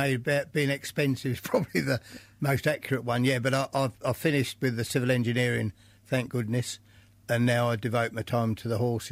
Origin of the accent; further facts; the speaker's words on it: East of England, United Kingdom; I come from East Suffolk originally